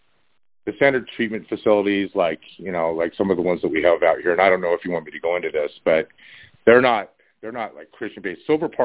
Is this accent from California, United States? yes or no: yes; Laguna Beach, California, United States; I grew up in Laguna Beach, of course, you know.